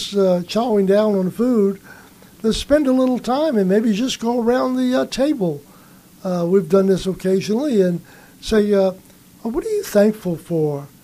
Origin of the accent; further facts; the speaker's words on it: New Orleans, Louisiana, United States; I was just a kid growing up in New Orleans, the city of New Orleans.